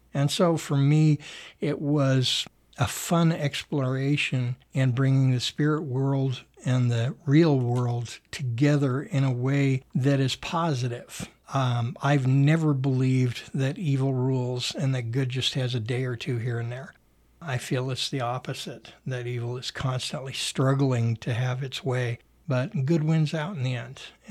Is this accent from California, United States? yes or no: yes; Anaheim, California, United States; born there; I was born in Anaheim Memorial Hospital, a building that no longer exists like so many others. I was born back in 1960